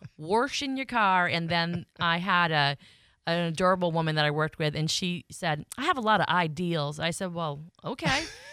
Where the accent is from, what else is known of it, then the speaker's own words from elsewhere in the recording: Maine, United States; also born or lived in Cincinnati; So I'm originally from Maine. I grew up